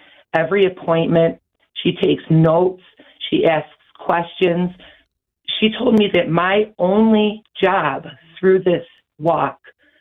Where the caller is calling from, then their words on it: Kenmore, New York, United States; I'm calling from Kenmore in New York, which is maybe a mile away from Buffalo, New York.